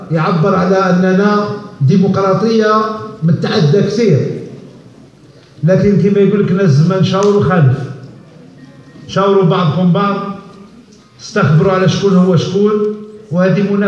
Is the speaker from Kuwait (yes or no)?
no; Algeria; نحن جزائريين ومع الشعب الجزائري ومع الجزائر